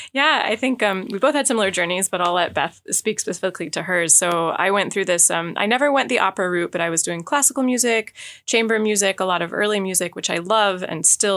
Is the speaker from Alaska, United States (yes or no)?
yes; Anchorage, Alaska, United States; moved away as an adult; now in San Francisco, United States; I grew up in Anchorage, born and raised all my life, moved away for college and still try to stay connected to home. This will always be home. I've landed in San Francisco